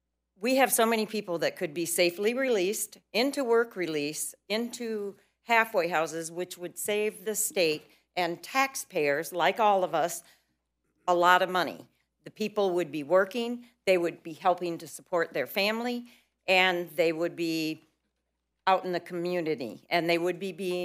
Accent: California, United States; I'm from Orange County.

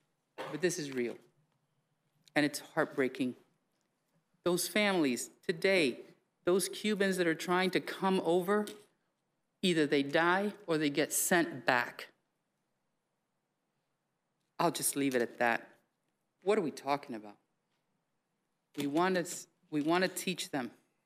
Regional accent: United States; I am a Democrat. I am an American.

